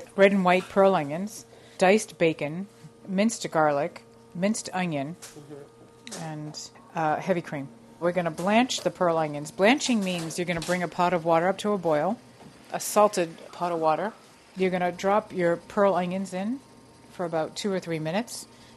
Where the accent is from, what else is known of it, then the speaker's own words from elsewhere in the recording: Boston, Massachusetts, United States; I grew up in South Boston, the Mary Ellen McCormick Housing Project.